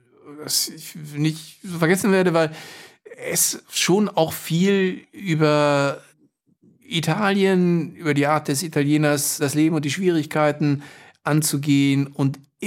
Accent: Hamburg, Germany; Also ich komme ja aus Hamburg, ne?

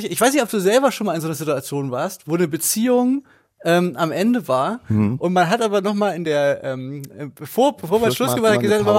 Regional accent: East Germany, Germany; Ich glaube, das ist aber eher so eine Ossi-Sache. Ich glaube, bei uns im Osten, da waren die die Boomer-Generation, die war so

